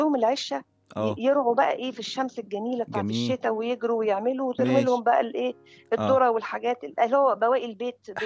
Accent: Monufia Governorate, Egypt; تمام، احنا لا من المنوفيه

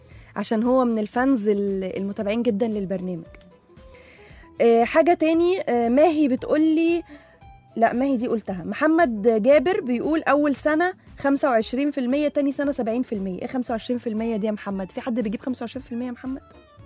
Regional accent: Egypt; أنا مشفتوش في حياتي غير عندنا إحنا بس كمصريين.

